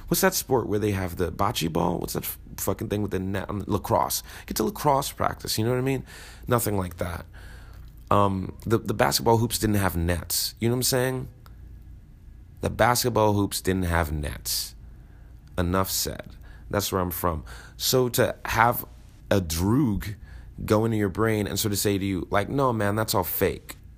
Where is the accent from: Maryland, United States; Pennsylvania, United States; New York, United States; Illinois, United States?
New York, United States; Brooklyn; being a black kid immigrant mother from Barbados, black kid growing up in Brooklyn in the 80s, very dangerous.